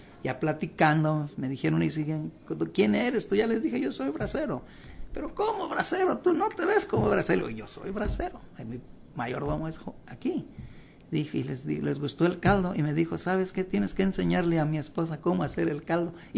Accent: Tequisquiapan, Querétaro, Mexico; yo vengo de Tequisquiapan, donde le digo que había mucho marisco, mucho pescado ahí en una presa. Le digo, mi pueblo, no le había dicho antes, pero eso era muy bonito allí.

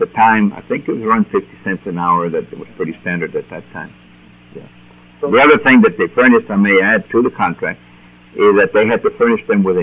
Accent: Alice, Texas, United States; I grew up in Alice and graduated from high school there in 1944.

